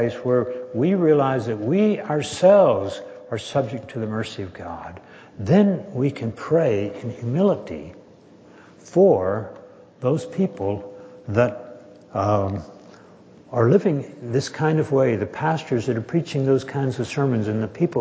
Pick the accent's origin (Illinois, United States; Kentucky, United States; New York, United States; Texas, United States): Texas, United States; Jane and I were in a church back in my hometown in Texas.